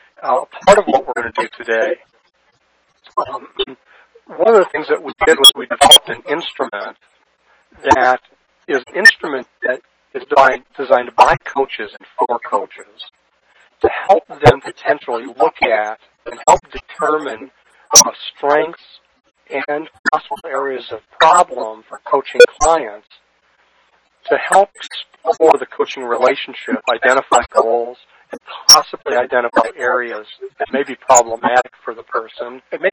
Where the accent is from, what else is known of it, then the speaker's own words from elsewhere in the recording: St. Louis, Missouri, United States; I'm actually from St. Louis.